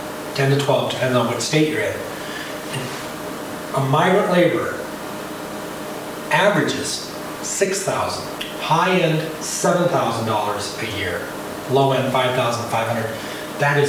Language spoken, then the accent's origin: English; Washington, United States; I grew up in Western Washington, picked berries.